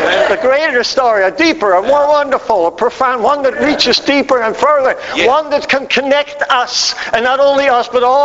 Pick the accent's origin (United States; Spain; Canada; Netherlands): Netherlands; I've got a little benefit on you because I was raised in Holland